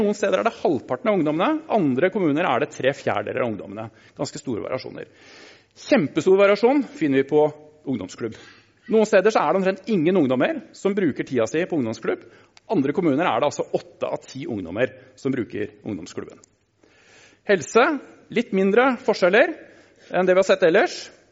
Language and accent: Norwegian; Oslo, Norway; Nei, fordi jeg vokste opp på Nordstrand, og når jeg var 20 år så skulle jeg aldri flytte tilbake på Nordstrand. Når jeg var 35 år så bodde jeg på Nordstrand.